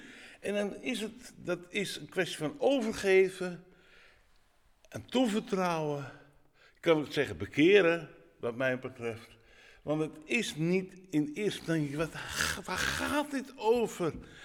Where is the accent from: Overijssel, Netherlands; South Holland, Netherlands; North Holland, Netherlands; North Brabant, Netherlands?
North Holland, Netherlands; Huizen; dat is een huizer, ik kom uit Huizen.